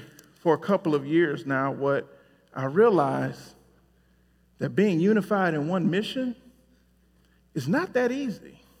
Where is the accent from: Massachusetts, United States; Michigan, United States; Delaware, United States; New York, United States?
Michigan, United States; Detroit; No, I was born in Detroit. And I spent the first 15 years living either in the city of Detroit or suburbs.